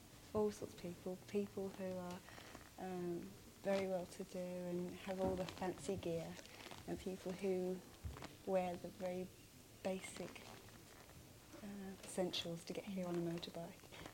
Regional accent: Canterbury, South East England, United Kingdom; I'm from Canterbury in Kent.

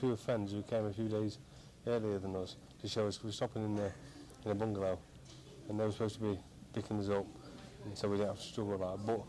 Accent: Nottingham, East Midlands, United Kingdom; I'm from Nottingham in England, basically.

